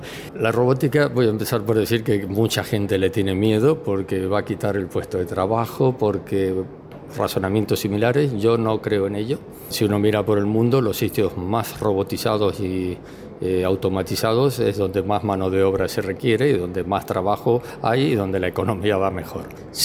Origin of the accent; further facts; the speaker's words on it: San Luis, Argentina; moved away as an adult; also born or lived in Spain / San Juan, Argentina; O sea, yo nací en España, pero viví de niño en San Luis, fui a la escuela en San Luis, luego hice la carrera universitaria en San Juan y ya salí al mundo internacional y ya no volví.